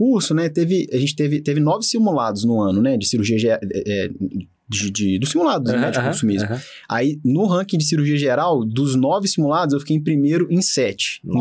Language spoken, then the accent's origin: Portuguese; Juiz de Fora, Minas Gerais, Brazil; Eu sou de Juiz de Fora, né, Minas Gerais, fiz a faculdade de medicina lá na Universidade Federal de Juiz de Fora mesmo.